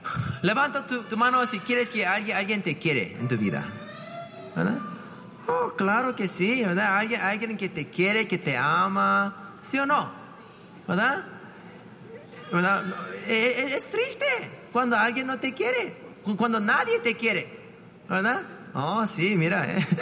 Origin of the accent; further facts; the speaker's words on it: Cupertino, California, United States; now in Palo Alto, United States; Y pues yo crecí en Cupertino. ¿Sabes dónde está Cupertino? Está por allá.